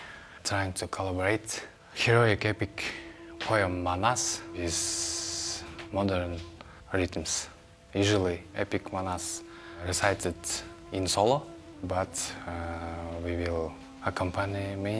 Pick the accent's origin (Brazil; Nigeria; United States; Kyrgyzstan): Kyrgyzstan; English is a second language; I'm from Kyrgyzstan.